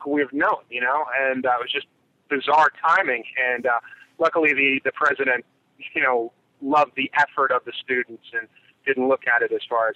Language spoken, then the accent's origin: English; Pittsburgh, Pennsylvania, United States; I come from Pittsburgh, and you know that's where zombies were invented.